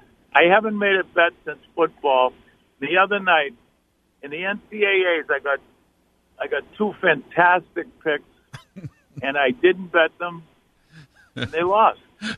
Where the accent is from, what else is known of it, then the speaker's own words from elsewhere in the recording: Boston, Massachusetts, United States; I grew up in Charlestown